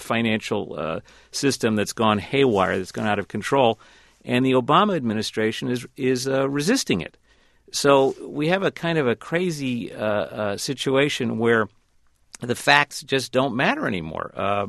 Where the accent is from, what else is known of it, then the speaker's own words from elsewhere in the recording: Chicago, Illinois, United States; I'm from Chicago, and anybody who tries to who gets out of line